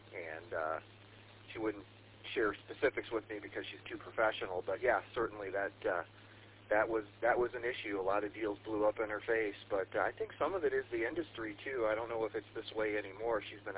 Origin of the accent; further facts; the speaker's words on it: Grand Rapids, Michigan, United States; Yeah, I remember those, you know, growing up in the Grand Rapids area, and there were just so many, you know, 50K houses for sale, even back in the 90s.